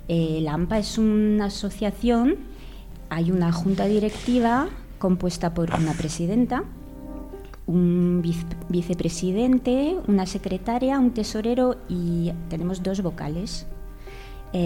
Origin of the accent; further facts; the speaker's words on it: Bourgogne-Franche-Comté, France; Spanish is a second language; moved away as an adult; now in Spain; Nací y me crié en Francia, en Borgoña, que es una región situada en el centro este del país. Me vine a España pues cuando acabé mis estudios con 25 años.